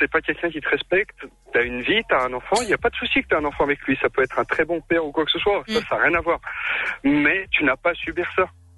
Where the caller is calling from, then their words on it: Lyon, Auvergne-Rhône-Alpes, France; Oui, bonsoir, je viens de Lyon.